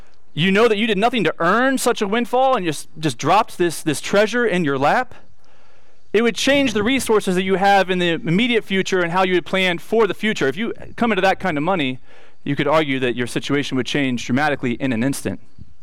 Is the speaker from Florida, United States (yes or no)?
yes; Florida, United States; I'm from Florida, and it didn't seem very reclusive, but I guess it depends on what part of the state you live in.